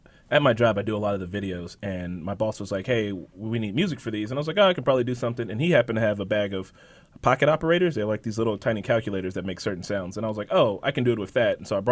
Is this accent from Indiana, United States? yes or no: yes; Gary, Indiana, United States; now in Indianapolis, United States; I grew up in Gary, Indiana, raised in the region. I moved down here in 2000, and I've been loving Indianapolis ever since.